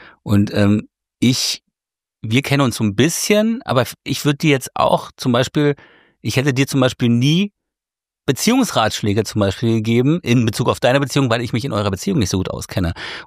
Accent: Berlin, Germany; Ich bin in Ost-Berlin aufgewachsen. In Berlin-Köpenick war das. Und hab sozusagen die ersten 14 Jahre meines Lebens im Osten gelebt.

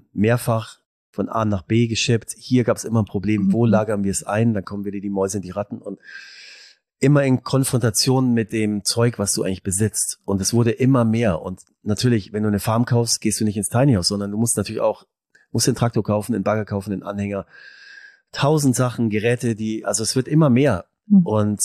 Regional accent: Munich, Bavaria, Germany; ein Platz, wo wir eigentlich herkommen oder wo ich herkomme. Ja, ich bin ja mein Leben lang letztendlich da in der Münchner Region groß geworden.

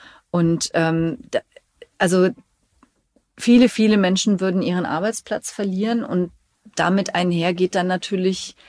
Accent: Cologne, North Rhine-Westphalia, Germany; in Köln, wo ich groß geworden bin, wo wir beide zur Schule gegangen sind

